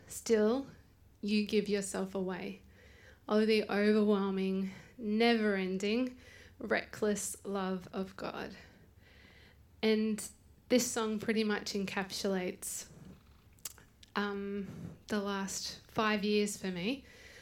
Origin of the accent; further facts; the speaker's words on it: Brisbane, Queensland, Australia; also born or lived in Canberra / Thailand; I grew up in Brisbane, and then my parents and our family moved to Canberra, where they were assistant pastors for 2.5 years, and then we moved up to the coast.